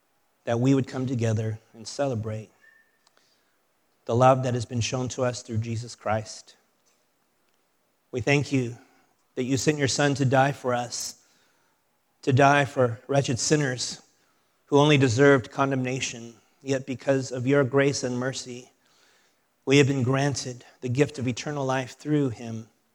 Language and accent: English; San Fernando Valley, California, United States; You know, I grew up in the San Fernando Valley. I guess I was a valley boy.